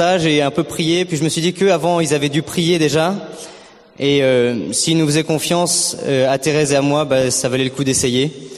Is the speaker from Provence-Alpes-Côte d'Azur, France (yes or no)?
no; Bordeaux, Nouvelle-Aquitaine, France; j'ai 22 ans, je viens de Bordeaux où j'ai fait 3 ans de médecine.